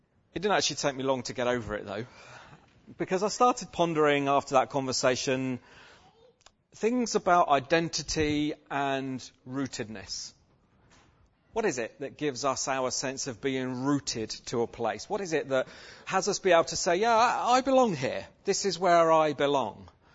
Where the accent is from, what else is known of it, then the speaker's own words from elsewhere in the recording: England, United Kingdom; is it that just because I'm English, I have to live in London? And I said to him, no, not London, I live in the middle of England.